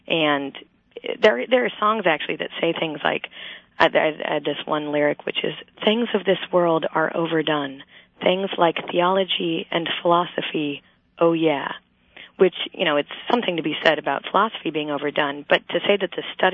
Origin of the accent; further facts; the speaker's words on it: Colorado, United States; now in Washington, D.C., United States; I know that I changed churches when I moved from Colorado to Washington, D.C. A few years ago. And the hymns that were chosen at the church I grew up with were quite different than the hymns that were chosen at the new church